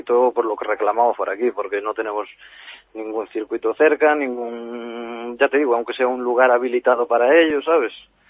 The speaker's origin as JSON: {"language": "Spanish", "town": "Pontevedra", "region": "Galicia", "country": "Spain", "said": "yo porque soy de aquí de Pontevedra"}